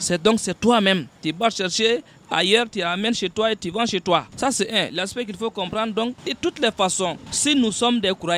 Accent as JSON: {"language": "French", "country": "Mali", "said": "Nous sommes tous des Maliens"}